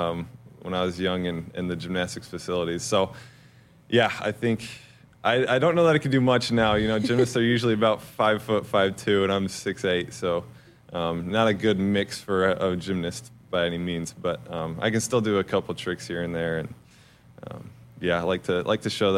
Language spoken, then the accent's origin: English; Sterling, Kansas, United States; So, I'm from Sterling, Kansas, about an hour outside of Wichita. I'm actually not in the city limits of Sterling. I grew up on a farm.